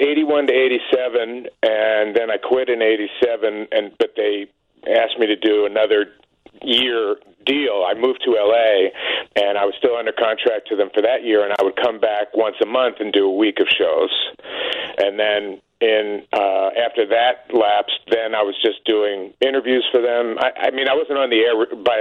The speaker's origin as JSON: {"language": "English", "town": "Philadelphia", "region": "Pennsylvania", "country": "United States", "said": "Chicago, second home. I mean, it's like my hometown. I'm from Philadelphia."}